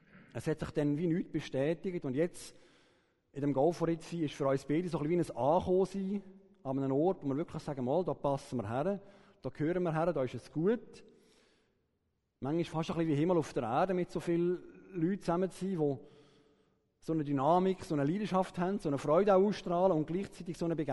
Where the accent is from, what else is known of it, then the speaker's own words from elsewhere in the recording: Aarau, Aargau, Switzerland; Aber aufgewachsen bin ich ursprünglich im Kanton Aargau, zu Aarau.